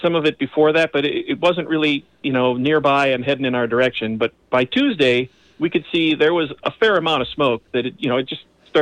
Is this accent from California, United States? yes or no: no; Chicago, Illinois, United States; I'm originally from Chicago, and we're used to lightning like that, but never have I seen lightning like that out here.